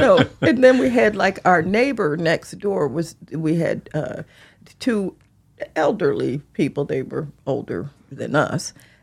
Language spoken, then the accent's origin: English; Hopewell, United States; growing up in Hopewell, almost all of our friends were white.